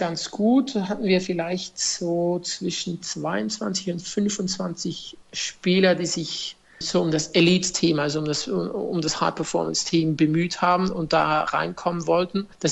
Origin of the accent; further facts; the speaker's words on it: Zofingen, Aargau, Switzerland; ich bin im kleinen Ort aufgewachsen, wo Handball die Nummer 1 war, in Zofingen.